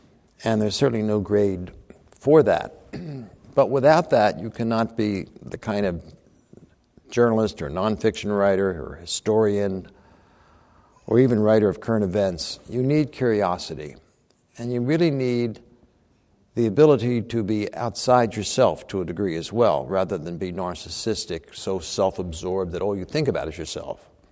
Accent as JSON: {"language": "English", "town": "Ocean City", "region": "New Jersey", "country": "United States", "tie": "born there", "said": "In this town, I was born in Ocean City, New Jersey. New Jersey, it's on the southern shore of New Jersey, on the Atlantic Ocean, an island resort."}